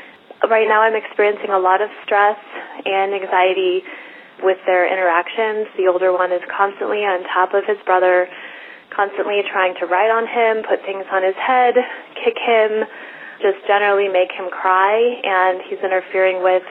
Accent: Boulder, Colorado, United States; I'm from Boulder, Colorado.

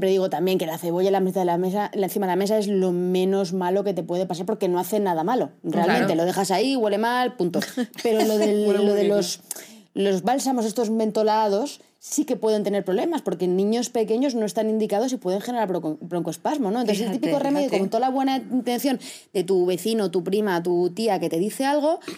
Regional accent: Castilla-La Mancha, Spain; soy de Castilla-La Mancha y allí somos productores a tope

